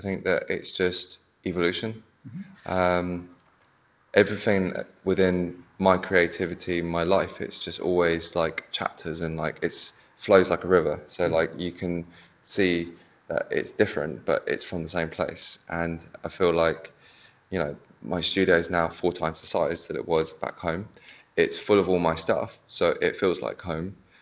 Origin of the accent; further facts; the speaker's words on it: London, United Kingdom; now in Berlin, Germany; So I'm from London. Well, my studio is there. … I am in Berlin